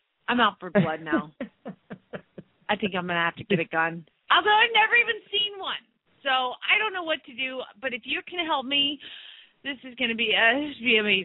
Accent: Phoenix, Arizona, United States; from Phoenix, Arizona

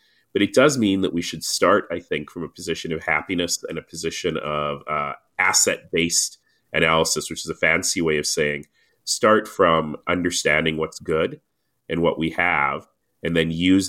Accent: Toronto, Ontario, Canada; born there; So I always say that I was born in Canada but made in Africa. And so they came from Tanzania. They came to Toronto.

